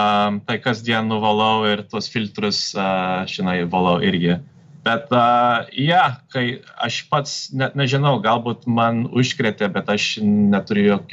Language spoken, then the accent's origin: Lithuanian; Ohio, United States; born there; Lithuanian is a second language; Tai palyginus su Ohio valstybe, kur aš gimiau, Ohio gubernatorius iš anksto viską uždarė.